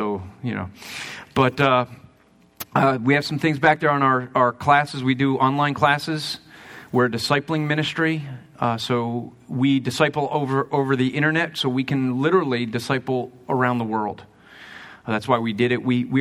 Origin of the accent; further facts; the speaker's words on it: New York, United States; It is 9/11. I am from New York.